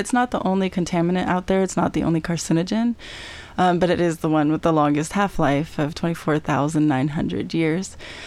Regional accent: Colorado, United States; I'm from Colorado, so a lot of people from Colorado, if we don't know about Rocky Flats, we kind of know there's like something bad about it and something nuclear

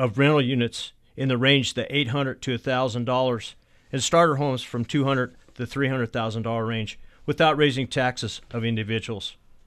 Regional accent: Denver, Colorado, United States; I was born and raised in North Denver and have lived here my whole life.

